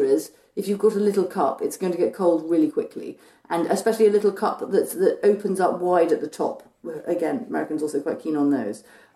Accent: England, United Kingdom; growing up in England

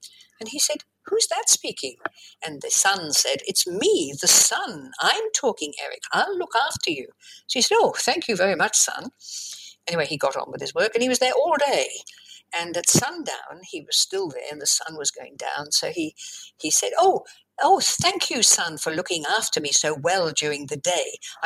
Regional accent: Australia; I'm an Australian, you know, and we know how to swear. I mean, I sound English, but that's my heritage, but I'm now Australian.

